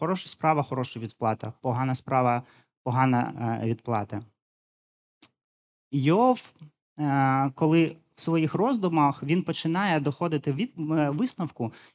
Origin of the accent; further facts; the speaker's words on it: Donbas, Ukraine; Я сам родом з Донбасу, і тому для мене цей опис дуже близький. В Донбасі є дуже багато шахт. І мій тато працював у шахті.